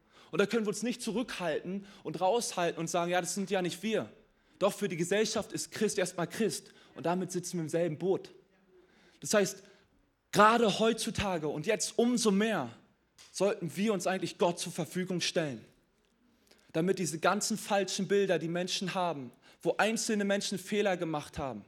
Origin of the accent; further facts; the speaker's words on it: Mecklenburg-Vorpommern, Germany; Ich bin in Mecklenburg-Vorpommern groß geworden. Und da gab es so eine Dorfkirche.